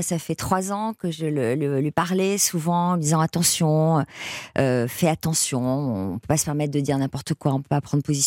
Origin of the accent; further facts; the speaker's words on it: Bordeaux, Nouvelle-Aquitaine, France; Moi, patrimoine, je suis bordelaise, hein. Ouais. Bordelaise, provinciale, patrimoine.